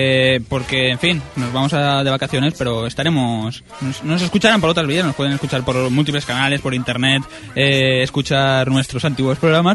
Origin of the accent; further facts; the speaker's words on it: Spain; porque somos españoles y aquí nos gusta la fiesta, ¿no?